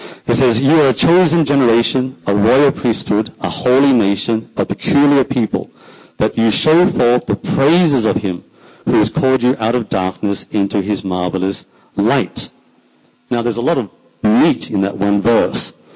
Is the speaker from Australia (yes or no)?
yes; Australia; So I'm just an Australian, right? As the English people like to say, we're from the convicts or the prisoners, right? So we've got convict prison blood in us, right?